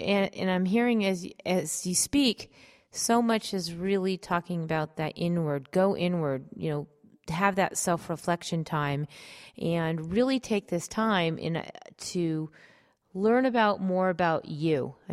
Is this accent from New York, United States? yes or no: no; California, United States; now in New Mexico, United States; I'm from California. I agree. It does. Rarely, but it does now that I live in New Mexico.